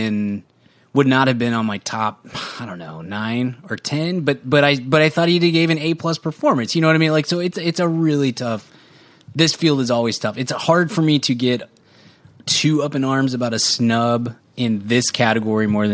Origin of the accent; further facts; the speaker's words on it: United States; I don't watch a ton of foreign films because I'm an American cretin